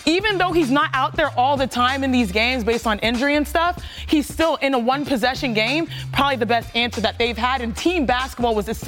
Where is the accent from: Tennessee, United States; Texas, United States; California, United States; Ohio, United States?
Texas, United States; Houston; Wait, don't say of all places. That is my hometown, 281713, and there's a bucket.